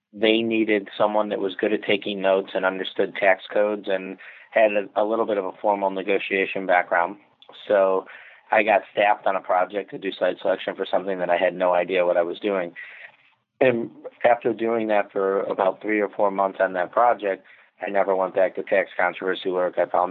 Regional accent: Detroit, Michigan, United States; now in Chicago, United States; And I grew up in the Detroit, Michigan area, and now I live in Chicago.

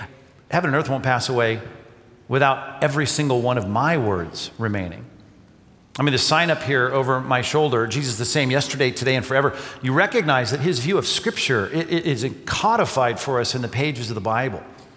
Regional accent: California, United States; Well, yes, I am from California.

